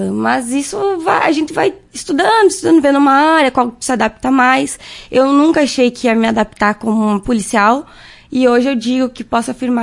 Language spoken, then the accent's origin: Portuguese; Tapejara, Rio Grande do Sul, Brazil; Sou natural de Tapejara, nasci lá, morei praticamente toda a minha vida em Tapejara. E eu saí de lá quando eu entrei na Polícia Civil, que fui para Porto Alegre fazer a Academia de Polícia.